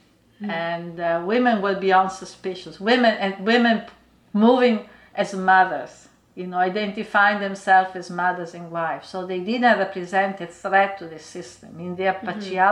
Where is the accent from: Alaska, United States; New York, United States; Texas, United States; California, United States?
New York, United States; You know, I come from New York, and so I speak from a very particular, very urban, you know.